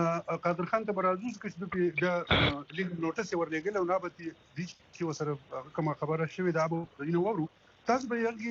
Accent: Afghanistan; افغان خو زه هم یم.

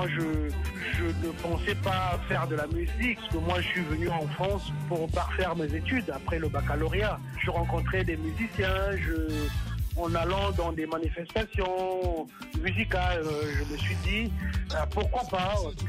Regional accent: Brazzaville, Republic of the Congo; le goût de mon enfance, parce que moi j'ai grandi à Brazzaville, dans des quartiers où il y avait des orchestres, des musiciens

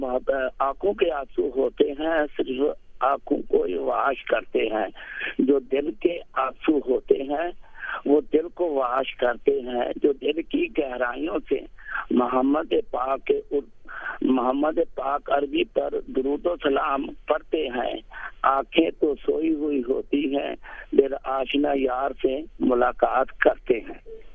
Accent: Pakistan; first language Punjabi; Urdu is a second language; سندھی میں بھی ہے میرا, سرحدی میں بھی پنجابی, میری مادری زبان تو پنجابی ہے.

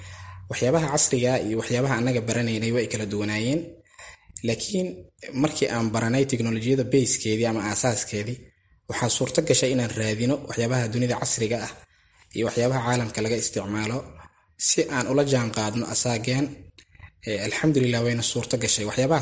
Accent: Mogadishu, Banaadir, Somalia; anigu waxaan ku dhashay magaalada Muqdisho, gaar ahaan degmada Wadajir. Waxaan dhigtay oo aan ka baxay dugsiga hoose dhexe sare Maxamed Xirsi Nuur CD oo ku yaala degmada Wadajir.

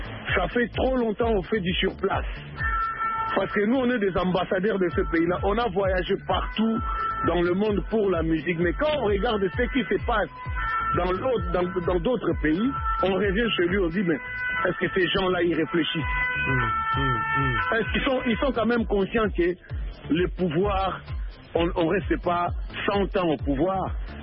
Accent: DR Congo; on a été au Congo, on a grandi au Congo

